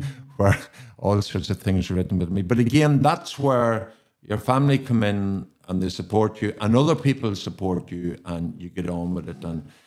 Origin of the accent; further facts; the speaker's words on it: Ireland; I suppose it was for us a non-violent way of saying we are Irish, we're very proud to be Irish, and this is how we are going to demonstrate our Irishness, by playing our games.